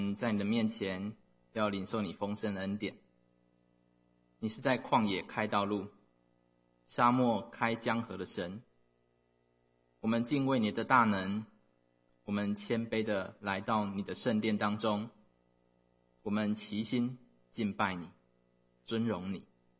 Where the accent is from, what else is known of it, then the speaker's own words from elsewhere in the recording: Taiwan; 我来自台湾，所以我当然的想要以台湾的方式传统来当例子。